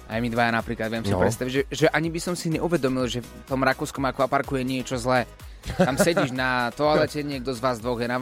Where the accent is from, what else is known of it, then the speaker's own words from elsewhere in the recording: Košice, Košice Region, Slovakia; ja som z Košic